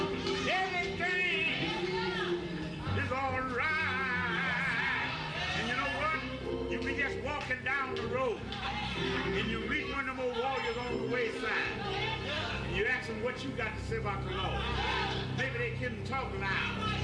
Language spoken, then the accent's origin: English; Mississippi, United States; born there; I don't know about you, but see, I was born twice in Mississippi.